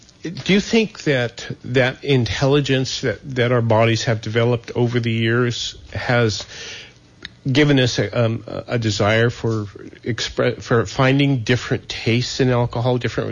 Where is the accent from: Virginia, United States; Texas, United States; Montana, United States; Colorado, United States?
Montana, United States; Billings; My hometown of Billings, Montana is developing quite a beer scene too.